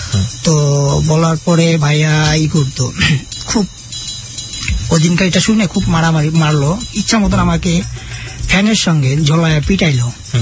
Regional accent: Dhaka, Dhaka Division, Bangladesh; তো আমার বেড়ে ওঠা হচ্ছে ঢাকাতে যাত্রাবাড়িতে।

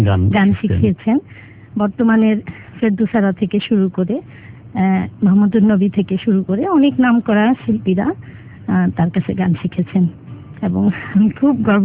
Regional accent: Dhaka, Dhaka Division, Bangladesh; আমরা জুরাইনে ছিলাম বা এখনো আছি আমাদের নিজেদের বাড়ি

